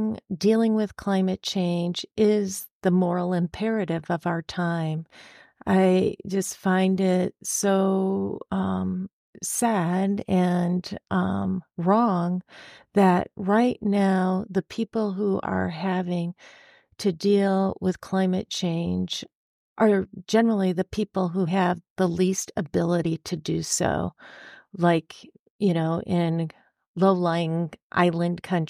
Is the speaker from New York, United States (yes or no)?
no; South Bend, Indiana, United States; also born or lived in California; I grew up in South Bend, Indiana, and have spent most of my life in Indiana. I did live in California on and off for 8 years as well.